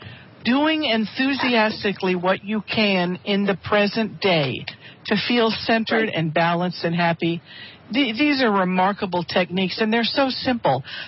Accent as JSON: {"language": "English", "town": "New Orleans", "region": "Louisiana", "country": "United States", "said": "Since I'm from New Orleans, I think I would love to do one of my old New Orleansy songs. It's timely and it's fun, and it brings back a lot of old memories."}